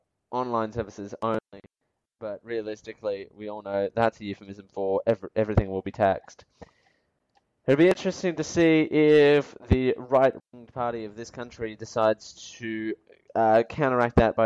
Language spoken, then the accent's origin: English; Australia; Anyway, why? Because we are Australian.